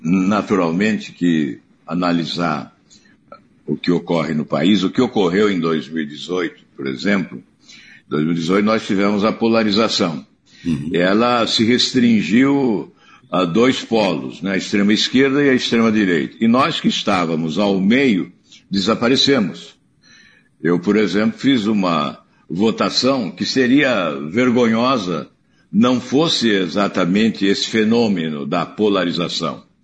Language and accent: Portuguese; Paraná, Brazil; eu mesmo, como paranaense, sofri as consequências no próprio Paraná.